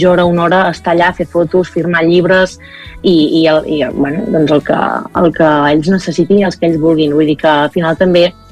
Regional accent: Catalonia, Spain; jo sempre el que he volgut és parlar molt de la Garrotxa de casa meva, no?, i que la gent sàpiga d'on soc i d'on vinc, i donar a conèixer a casa meva.

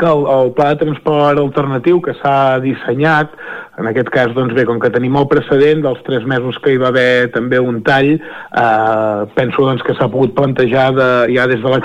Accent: Ripoll, Catalonia, Spain; De fet, doncs, jo mateix que sóc de Ripoll

